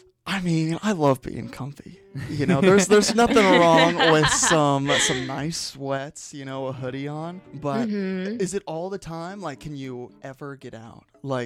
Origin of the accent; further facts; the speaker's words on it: California, United States; Like you said, I'm from California, out here for school.